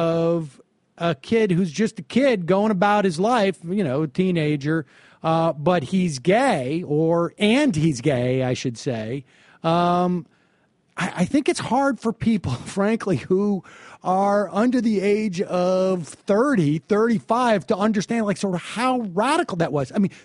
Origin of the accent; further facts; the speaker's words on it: Worcester, Massachusetts, United States; as a kid growing up in Worcester, I don't recall that I ever knew someone who was identified as gay.